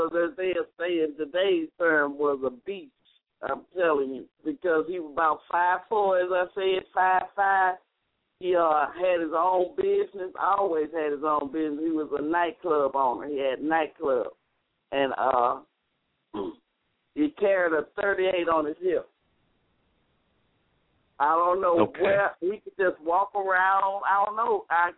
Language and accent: English; Mobile, Alabama, United States; Well, I was raised in Mobile, Alabama